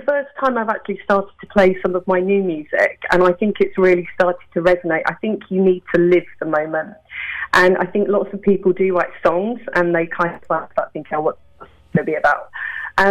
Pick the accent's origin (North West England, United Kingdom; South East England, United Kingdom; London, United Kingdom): London, United Kingdom; Eltham; accent: borderline Cockney; I'm from southeast London. I'm from Eltham, just outside near Greenwich.